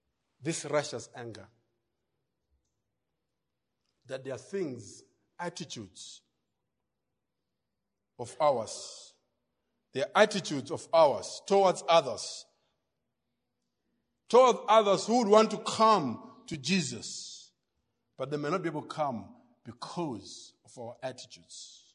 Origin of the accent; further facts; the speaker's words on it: Blantyre, Southern Region, Malawi; Still remember growing up in Kolokosa Blanta as kids